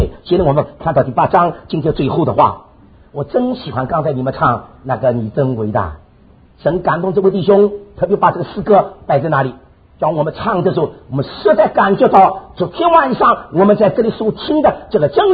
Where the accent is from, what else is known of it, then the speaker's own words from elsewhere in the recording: Shanghai, China; accent: Shanghai accent; 那我这个上海口音听得懂吧？